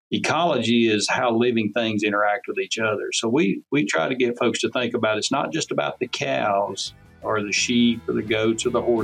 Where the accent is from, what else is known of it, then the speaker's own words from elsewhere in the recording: Tennessee, United States; I grew up in East Tennessee on a small beef cattle operation.